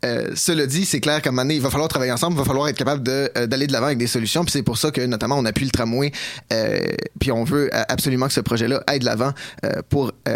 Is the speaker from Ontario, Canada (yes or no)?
no; Saint-Hyacinthe, Quebec, Canada; je suis d'origine de Saint-Hyacinthe, la première ville au Québec à avoir mis en place là, un système de compostage au municipal.